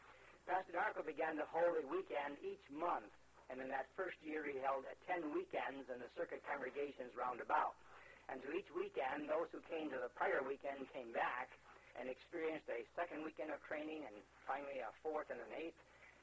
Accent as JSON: {"language": "English", "region": "Missouri", "country": "United States", "said": "And we are from Missouri, the Show Me State, and we carry on that same good, positive attitude in our Lutheran Church Missouri Synod, too."}